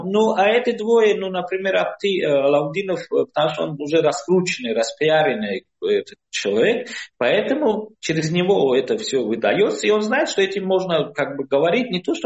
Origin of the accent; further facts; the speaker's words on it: Tajikistan; я из Таджикистана